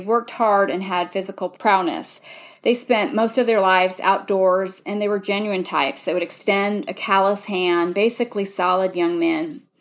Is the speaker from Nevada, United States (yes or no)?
no; Seattle, Washington, United States; and I know because I come from Seattle, but lots of rain, and it's windy